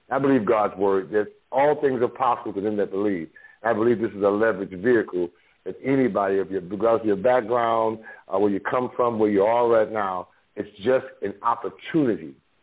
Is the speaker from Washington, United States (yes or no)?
no; Bronx, New York, United States; I'm from the Bronx, New York, raised up poor, mom, seven kids on welfare.